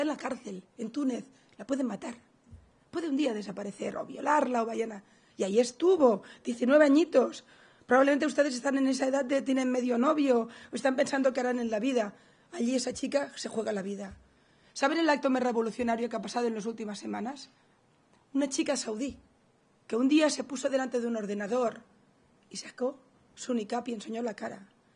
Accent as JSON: {"language": "Spanish", "country": "Argentina", "said": "Vengo de Argentina"}